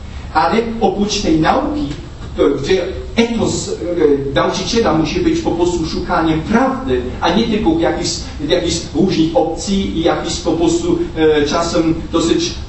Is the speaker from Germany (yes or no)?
yes; Germany; Polish is a second language; jestem Niemcem i dlatego po prostu wybaczcie, że mój polski język jest trochę marny.